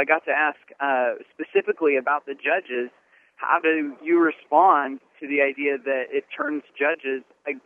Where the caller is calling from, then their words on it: Manhattan, New York, United States; I'm calling from the Empire State Building right now.